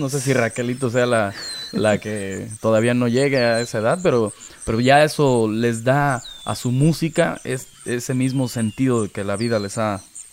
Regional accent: Veracruz, Mexico; born there; En mi caso, yo nací en el puerto de Veracruz

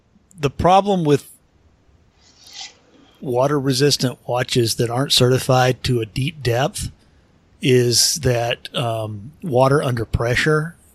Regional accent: Honolulu, Hawaii, United States; born there; I was born in Tripler U.S. Army Hospital on the side of a hill in Honolulu, Hawaii.

